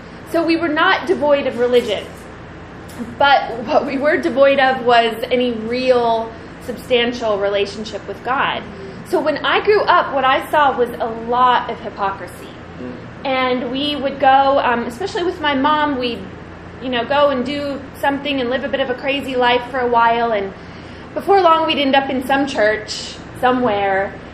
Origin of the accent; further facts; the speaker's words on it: Midwest, United States; also born or lived in Kansas; I was born in Kansas and grew up sort of in the Midwest.